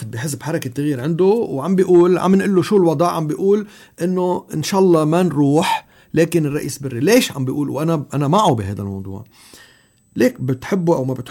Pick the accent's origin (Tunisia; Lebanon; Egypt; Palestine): Lebanon; أنا وياك نحن لبنانية ومسيحية وموارنة، وأنا وياك من زيت الضيعة